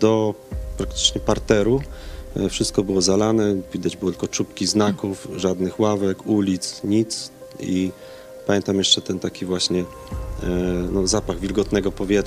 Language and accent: Polish; Racibórz, Silesian Voivodeship, Poland; jak poszedłem na studia, no to też mówiłem, że jestem z Raciborza